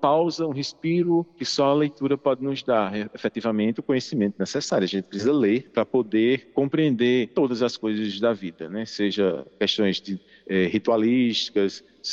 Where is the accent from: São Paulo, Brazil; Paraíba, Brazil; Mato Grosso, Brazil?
Paraíba, Brazil; João Pessoa; Matei um pouco da saudade da minha terra querida, Paraíba, João Pessoa.